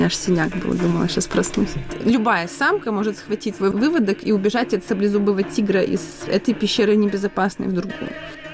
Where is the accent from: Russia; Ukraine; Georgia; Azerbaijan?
Ukraine; Odesa, Odesa Oblast; now in Kyiv, Ukraine; Я одесситка, но уже 10 лет живу в Киеве, работаю в кино.